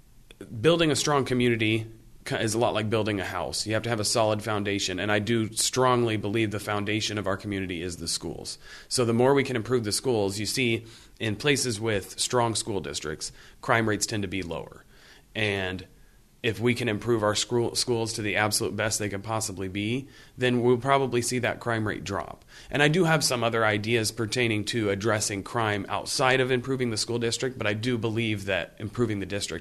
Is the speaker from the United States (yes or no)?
yes; Danville, Iowa, United States; Because I grew up in Danville, so I get that.